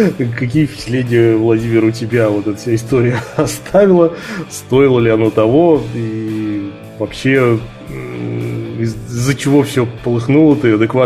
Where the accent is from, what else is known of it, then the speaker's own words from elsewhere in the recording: Ulyanovsk, Ulyanovsk Oblast, Russia; рискует приехать в мой родной город, в Ульяновск